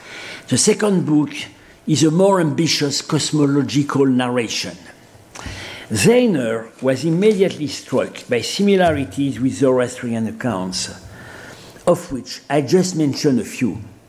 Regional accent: Iran; accent: Persian; English is a second language; Excuse me for my Persian accent.

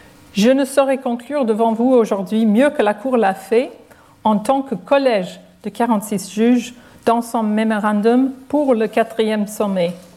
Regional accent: Ireland; accent: Irish; French is a second language; je vous ai fait souffrir mon petit accent irlandais pendant plus de 60 minutes

